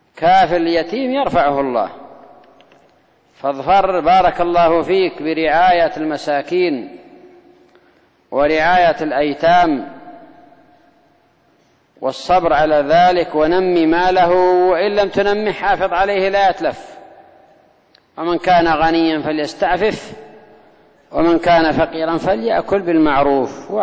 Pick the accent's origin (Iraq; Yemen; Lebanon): Yemen; لكن أنا أرى أنك ربما خاصة عندنا في اليمن